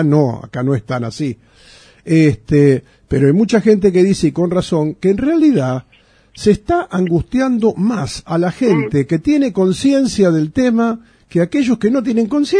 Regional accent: Buenos Aires, Argentina; now in Bolívar, Argentina; aunque yo soy de Capital Federal. Si bien hace 40 años que estoy acá en Bolívar, mi cabeza todavía sigue trabajando como en Capital Federal en algunas cosas, ¿no? Es más, mira, digo Capital Federal y no digo Ciudad Autónoma de Buenos Aires.

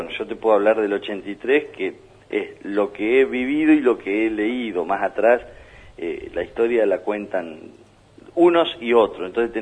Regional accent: Argentina; Los únicos que creen en los espejitos de colores somos los argentinos, ¿eh?

